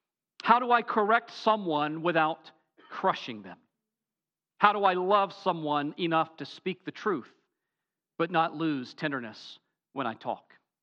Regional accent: Tennessee, United States; I called my pastor growing up in Tennessee, Brother Bill, Brother Ted.

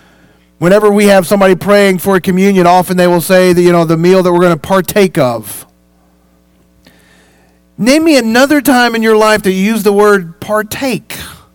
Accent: Louisville, Kentucky, United States; moved away as an adult; Now, I'm from Louisville. We have snow. Not like this.

